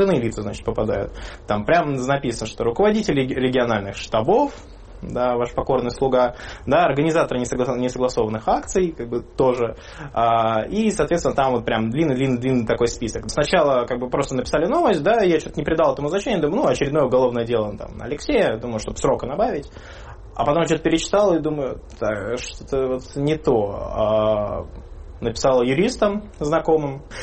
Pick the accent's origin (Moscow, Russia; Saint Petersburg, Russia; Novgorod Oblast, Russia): Saint Petersburg, Russia; я очень долго не смогу в родной город приехать. Я не смогу приехать, например, в Петербург, который я всей душой люблю.